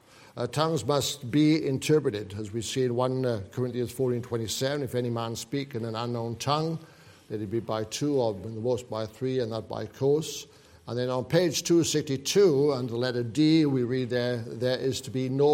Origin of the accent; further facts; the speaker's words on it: Wales, United Kingdom; moved away as an adult; I come from Wales. Wales is a very small country.